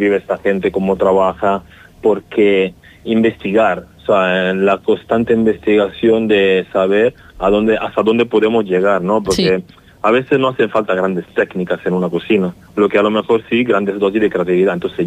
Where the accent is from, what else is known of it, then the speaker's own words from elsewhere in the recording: Italy; Spanish is a second language; now in Spain; aunque te digo soy italiano, pero es que siempre aquí he encontrado lo que me gustaba y lo que quería hacer.